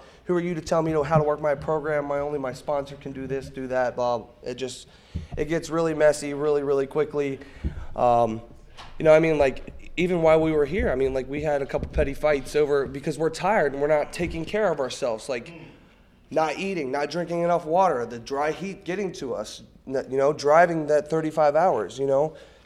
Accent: Florence, Kentucky, United States; I'm from Florence, Kentucky.

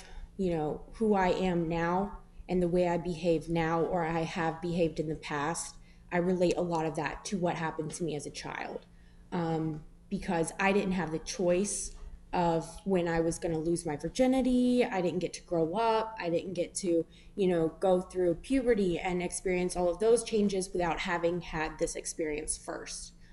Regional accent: Gainesville, Florida, United States; I have a sponsor and I'm from Gainesville, Florida.

